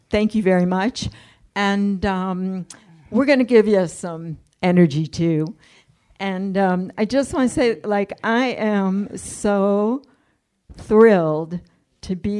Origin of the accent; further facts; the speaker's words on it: Detroit, Michigan, United States; Myself, I was born in Detroit. I was raised on the music, the great music that was happening in Detroit.